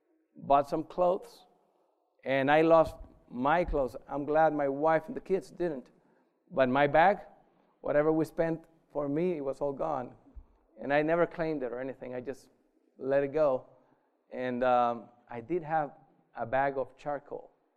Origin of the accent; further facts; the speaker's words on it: Costa Rica; I'm from Costa Rica. I grew up there. Okay, but I had been away from Costa Rica for so many years.